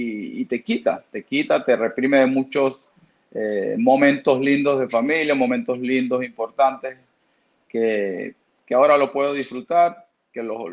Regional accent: Maracaibo, Zulia, Venezuela; yo donde crecí en Maracaibo, tuve la fortuna y la suerte de estar rodeado en un sector, en los Aticos, por arriba, donde a escasos 100 metros está una cancha

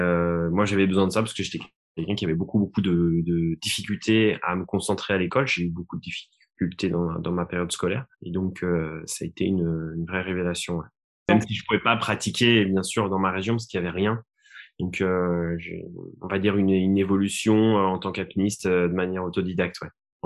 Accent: Thonon-les-Bains, Auvergne-Rhône-Alpes, France; Alors moi je viens de Haute-Savoie, donc je suis né à Thonon-les-Bains, au bord du lac Léman, et entre lac et montagne.

